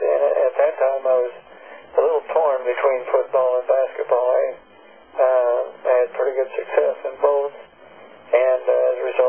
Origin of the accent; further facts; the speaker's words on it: Hastings, Nebraska, United States; I was born in Hastings, Nebraska, in 1937, and lived there most of my early life